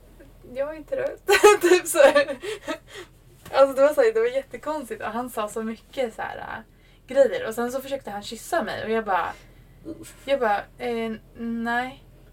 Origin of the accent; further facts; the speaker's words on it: Sweden; Jag är svensk typ.